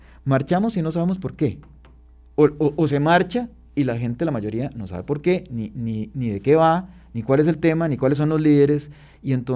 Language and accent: Spanish; Costa Rica; Como buena población costarricense